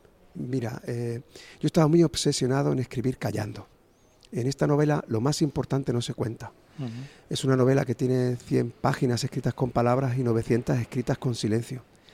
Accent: Almodóvar, Spain; Estoy en Osuna, yo soy de Almodóvar.

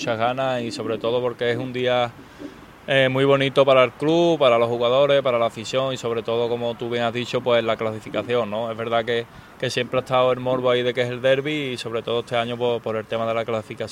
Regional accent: Seville, Andalusia, Spain; somos los dos sevillanos

